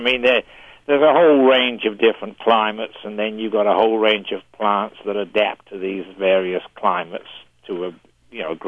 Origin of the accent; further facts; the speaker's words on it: England, United Kingdom; I was born in England and raised in England and educated in England. I went to university in Leicester in the centre of England